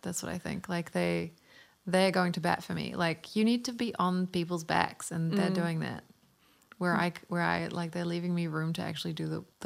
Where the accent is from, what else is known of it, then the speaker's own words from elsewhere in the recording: New Zealand; accent: New Zealand; I'll lose my shit if I don't retain my New Zealand accent. Like, that'll really upset me. But I think I sound the same.